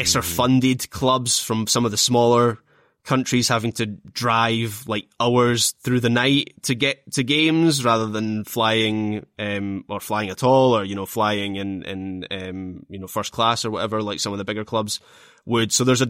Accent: Scotland, United Kingdom; And I guess this is maybe me talking as a Scottish football fan.

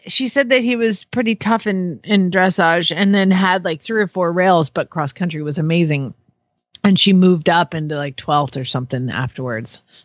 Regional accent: Atlanta, Georgia, United States; I said I'm from Atlanta, so you decide how I'm doing this morning.

